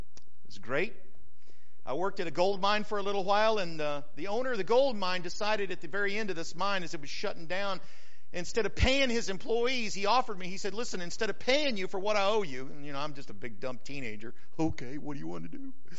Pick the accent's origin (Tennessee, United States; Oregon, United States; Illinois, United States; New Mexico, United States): New Mexico, United States; Carrizozo; Hey, I grew up in Carrizozo, I'm telling you.